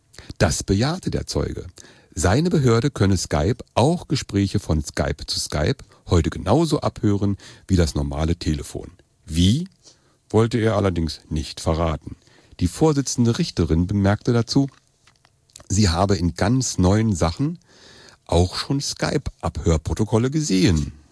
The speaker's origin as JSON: {"language": "German", "region": "East Germany", "country": "Germany", "said": "Ich komme aus dem Osten und da hatte IM nun mal eine andere Bedeutung."}